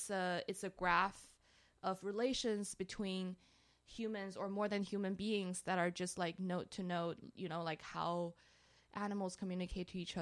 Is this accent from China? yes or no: yes; Shanghai, China; also born or lived in Los Angeles, United States / London, United Kingdom / New York, United States; I grew up in cities all my life. I'm from Shanghai, and I lived in LA, and I lived in London, and I lived in New York.